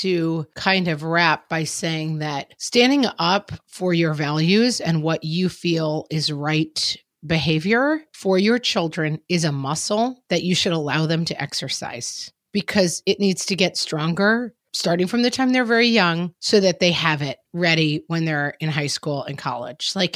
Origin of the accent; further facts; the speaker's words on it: Texas, United States; I grew up in Texas and toy guns, part of our lives.